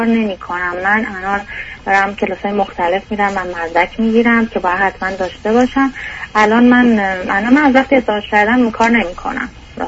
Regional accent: Iran; now in Europe; من بله اروپام، ولی من 15 سال از ایران اومدم بیرون، ولی قبلش کشور دیگه بودم، ولی من تقریبا 2 سال اخیر اومدیم اینجا. قبلش می اومدیم ولی الان اومدیم موندگار شدیم.

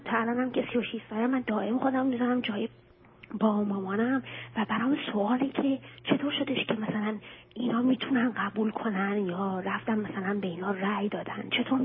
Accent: Iran; moved away; من سالیان خیلی زیادی میشه که از ایران اومدم بیرون،

